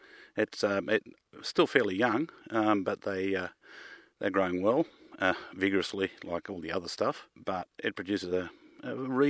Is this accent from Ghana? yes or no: no; Denmark; now in Tasmania, Australia; I'm from Motten Terrace's Vineyard and Wines and originally from Denmark.